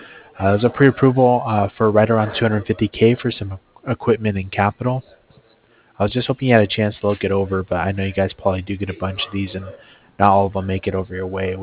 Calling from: Cardiff, Wales, United Kingdom; I'm calling over from Cardiff.

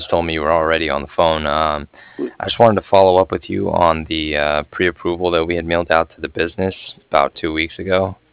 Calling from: Cardiff, Wales, United Kingdom; I was calling from Cardiff

